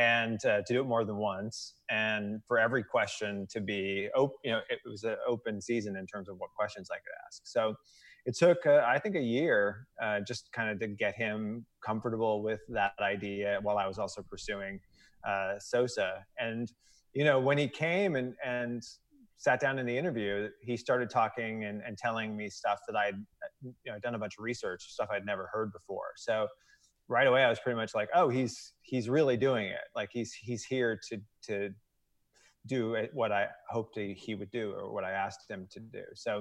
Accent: St. Louis, Missouri, United States; I grew up outside of St. Louis, got a lot of Cubs fans in my extended family.

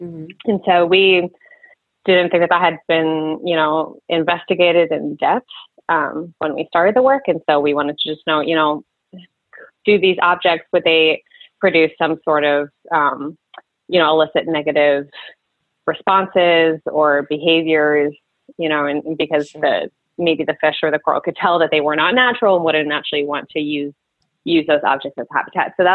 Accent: Reading, Pennsylvania, United States; I am originally from Reading, Pennsylvania area.

